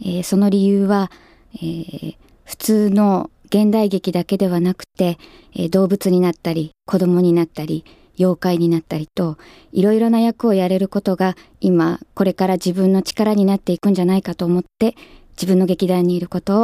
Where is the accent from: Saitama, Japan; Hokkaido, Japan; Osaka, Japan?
Saitama, Japan; 埼玉県出身です。